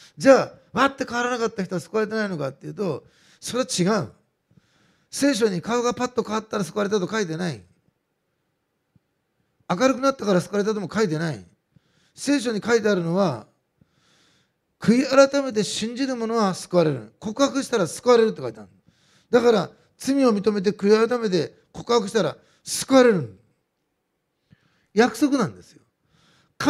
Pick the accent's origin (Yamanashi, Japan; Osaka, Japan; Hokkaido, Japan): Osaka, Japan; born there; 私あの大阪生まれだからかもしれませんけど